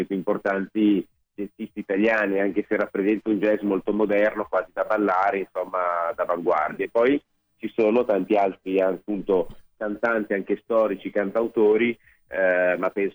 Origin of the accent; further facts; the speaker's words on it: Piedmont, Italy; un po' perché sono piemontese